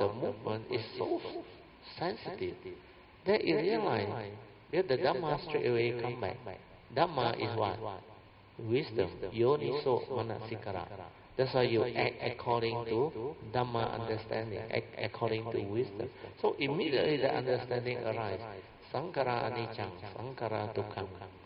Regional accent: Malaysia; English is a second language; We are new, we are from Malaysia, we don't understand the rules.

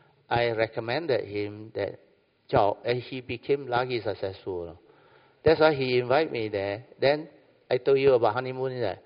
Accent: Alor Setar, Kedah, Malaysia; I'm from Kedah one, Alor Star one.

